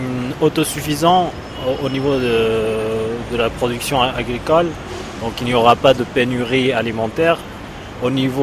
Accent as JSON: {"language": "French", "town": "Kerman", "region": "Kerman Province", "country": "Iran", "tie": "born there", "second_language": "French", "lives_now": "Tehran, Iran", "said": "Oui, je suis un Iranien, je suis né à Kerman, dans le sud-est du pays. Et ça fait 12 ans maintenant que j'habite à Téhéran."}